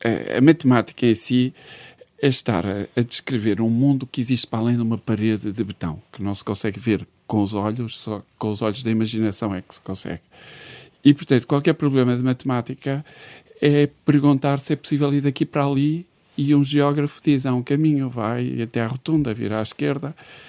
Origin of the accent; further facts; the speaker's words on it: Braga, Norte, Portugal; also born or lived in Porto; Sou de Braga, mas vivia no Porto, a casa dos meus avós era perto de Viana do Castelo